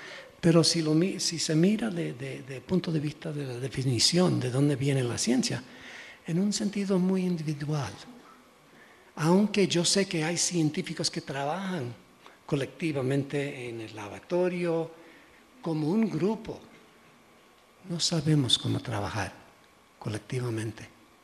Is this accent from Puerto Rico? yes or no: yes; Puerto Rico; Aunque yo soy puertorriqueño y yo sé de la colonización